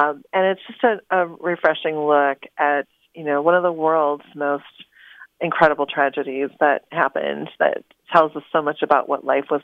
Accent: Merrill, Wisconsin, United States; like the man from my hometown area, from Merrill, Wisconsin

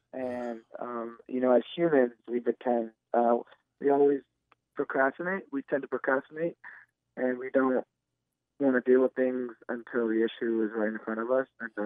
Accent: California, United States; So we're from Silicon Valley, as you know. This is the hub of innovation.

